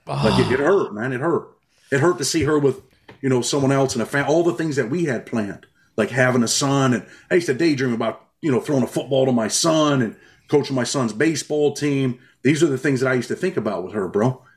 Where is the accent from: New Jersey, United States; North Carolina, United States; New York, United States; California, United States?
New York, United States; And I'm like, I'm from New York, bro. I did time in New York State prison before the feds, right?